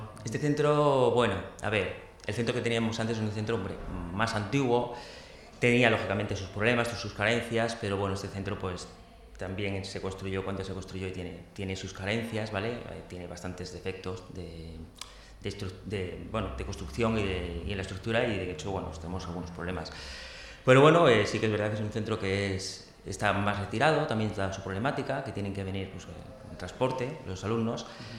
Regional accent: Andalusia, Spain; moved away; yo vengo de un pueblo de Andalucía, yo vine aquí un poco para volverme en cuanto pudiera y me enamoré del centro

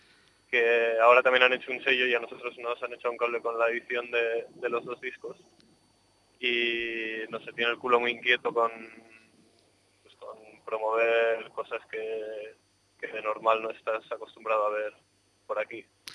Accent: Pamplona, Navarre, Spain; tampoco te creas que yo soy de Pamplona, que bueno, aquí también se habla euskera

